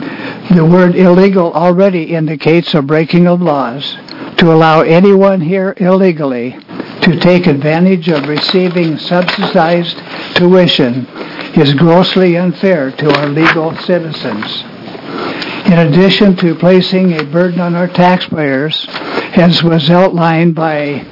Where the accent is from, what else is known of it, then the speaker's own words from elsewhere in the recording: Salem, Oregon, United States; I was born and raised in Salem, went to Willamette University